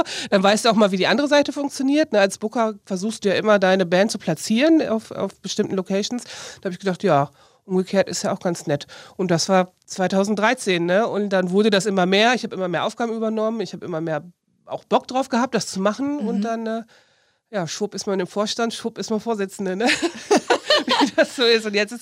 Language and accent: German; Osnabrück, Lower Saxony, Germany; also born or lived in Leipzig / Enschede; Ich habe vorher in Leipzig gewohnt, ich komme aus Osnabrück, habe in Enschede dann nochmal studiert und wollte hier eigentlich nur wohnen und dann wieder gehen.